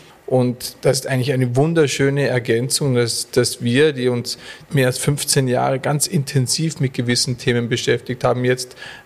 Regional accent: Austria; wir Österreicher

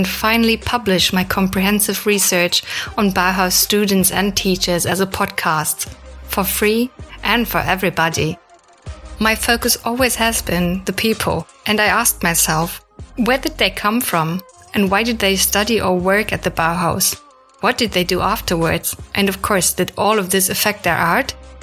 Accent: Germany; first language German; English is a second language; And yes, my mother tongue is not English, I'm German.

